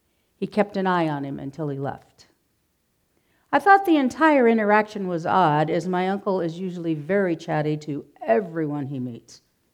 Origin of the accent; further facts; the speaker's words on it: Hemet, California, United States; As you know, I grew up in Hemet, like about 107 years ago. And at that time, Hemet was an agricultural community.